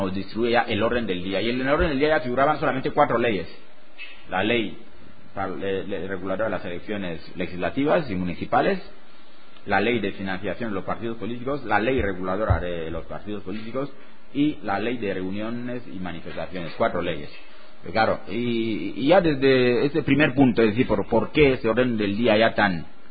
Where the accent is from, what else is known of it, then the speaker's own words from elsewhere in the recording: Mbini, Litoral, Equatorial Guinea; porque yo soy natural de Mbini